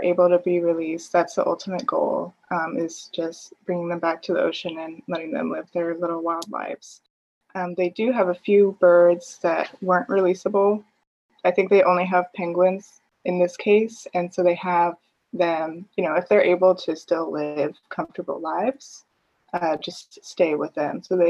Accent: California, United States; but I grew up in California, so they were always just this sort of faraway thing

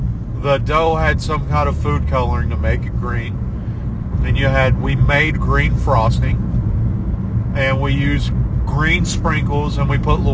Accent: Virginia, United States; I have built snowmen in my life. I grew up in Virginia, and I've had times of snow and everything

